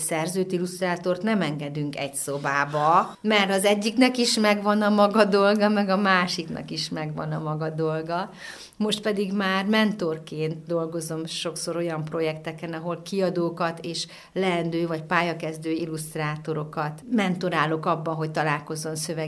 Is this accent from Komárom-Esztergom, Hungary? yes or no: no; Öcsöd, Jász-Nagykun-Szolnok, Hungary; kiskoromban egy pici faluban nőttem föl Öcsödön.